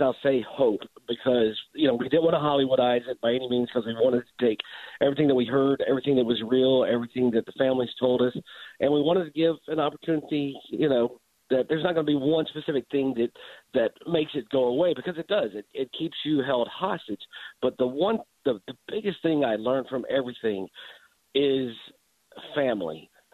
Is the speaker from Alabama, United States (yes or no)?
yes; Fairfield, Alabama, United States; now in Birmingham, United States; It is. I grew up in Fairfield and went to Pleasant Grove High School. I'm in Birmingham.